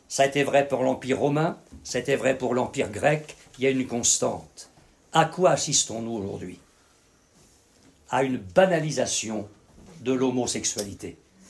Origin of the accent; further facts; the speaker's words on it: Normandy, France; moi je viens de Normandie